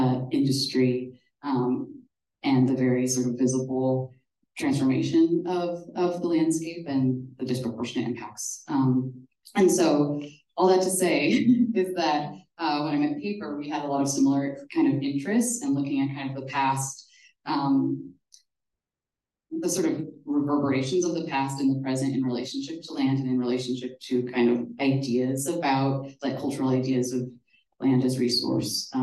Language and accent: English; Idaho, United States; I grew up in Idaho, rather like rural state, a lot of kind of quote wilderness area.